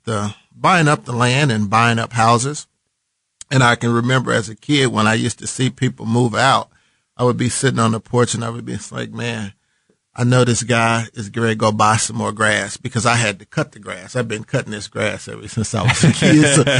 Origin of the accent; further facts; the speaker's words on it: Kansas City, Missouri, United States; Yeah, I was born and raised, been living on, 40th and Wayne all my life.